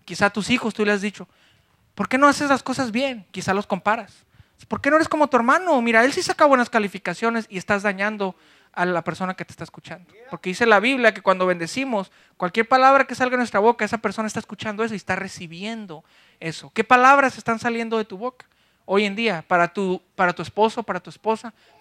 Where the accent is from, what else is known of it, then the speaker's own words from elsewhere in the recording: Ciudad Juárez, Chihuahua, Mexico; also born or lived in El Paso; Hace 8 años yo vivía en la ciudad del Paso, Texas. Originalmente soy de Ciudad Juárez, México.